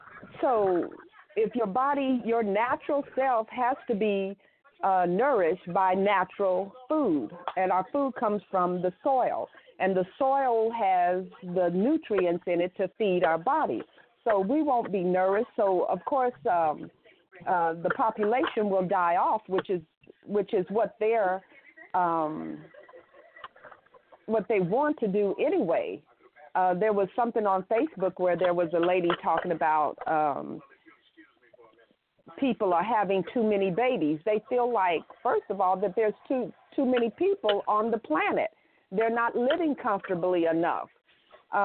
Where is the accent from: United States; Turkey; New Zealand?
United States; Phoenix, Arizona; I am from Phoenix, Arizona.